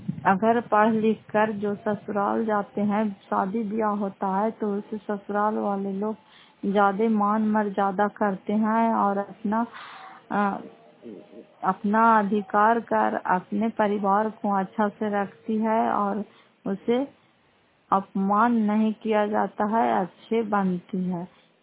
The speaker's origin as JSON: {"language": "Hindi", "town": "Fatehpur", "region": "Bihar", "country": "India", "said": "घर फतेहपुर, पंचायत मखरौता, जिला नालंदा, करापसा ब्लॉक की निवासी हूं।"}